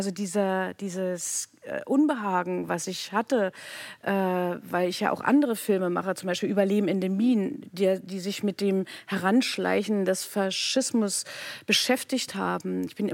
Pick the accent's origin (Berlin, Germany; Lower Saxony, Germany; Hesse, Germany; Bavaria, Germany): Berlin, Germany; Und Osten, ich komme aus dem Osten, natürlich aus Berlin. Das ist meine Heimat, das ist meine Herkunft.